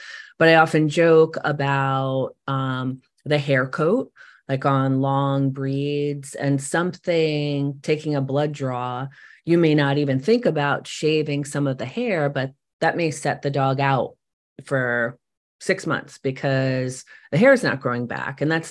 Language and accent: English; New York, United States; And I grew up in New York, and I had these, Westminster was a big deal because that was always on.